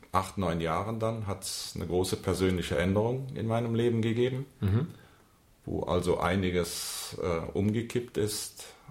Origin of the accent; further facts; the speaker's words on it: Germany; now in Munich, Germany; Ich stamme ursprünglich aus dem Rheinland, habe in Aachen studiert, Elektrotechnik und habe danach dann gleich den ersten großen Wunsch erfüllt. Ich bin nach München gegangen.